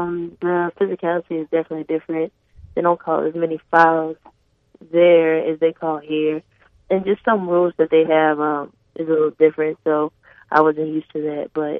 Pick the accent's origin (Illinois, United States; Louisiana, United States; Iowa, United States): Louisiana, United States; I'm from South Louisiana. Like, I've seen it snow 2 times my whole life, and I've been there my whole life.